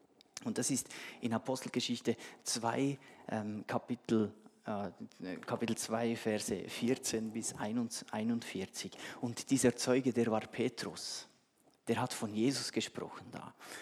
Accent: Adelboden, Bern, Switzerland; Ich bin in Adelboden groß geworden.

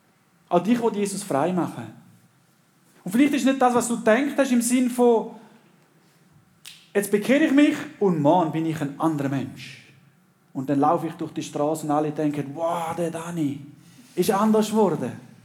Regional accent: Panama; ich bin in Panama aufgewachsen

